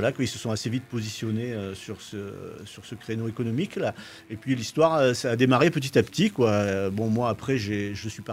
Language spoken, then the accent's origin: French; Lille, Hauts-de-France, France; now in Ardèche, France; depuis 1988 que j'ai quitté Lille, ben, je reviens régulièrement